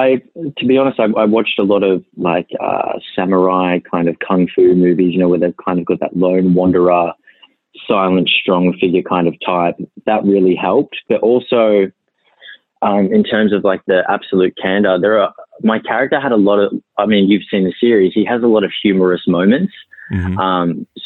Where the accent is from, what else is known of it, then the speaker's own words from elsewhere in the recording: Australia; accent: Australian; so it was actually Jonathan Frakes who suggested I keep my accent. And I'll actually be forever grateful for him because now we've got an Aussie, like a beautiful Aussie accent in the world of Star Trek.